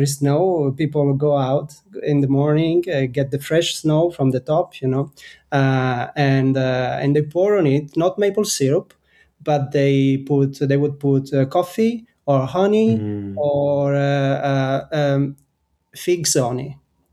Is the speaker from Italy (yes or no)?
yes; Italy; English is a second language; I'm Italian and growing up in Italy, everything was localized, like movies, ads